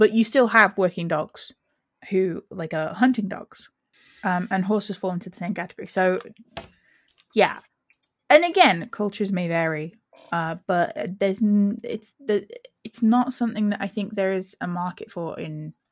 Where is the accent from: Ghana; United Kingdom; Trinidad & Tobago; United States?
United Kingdom; England; Because I am English. And that's not to say I've never had ratatouille. That's just that my cultural mindset is roast dinner.